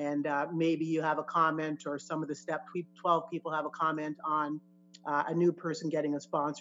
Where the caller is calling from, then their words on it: Canada; I'm Zooming in from Canada.